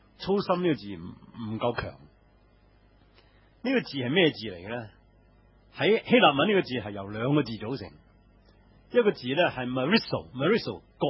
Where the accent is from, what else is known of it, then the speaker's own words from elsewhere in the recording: China; 即系我谂系我哋中国人好多都好似